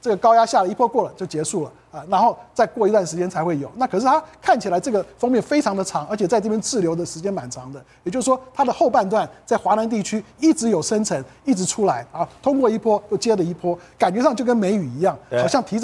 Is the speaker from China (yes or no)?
no; Taiwan; 所以到了我们台湾这边也是跟刚刚广东一样，黑天暗地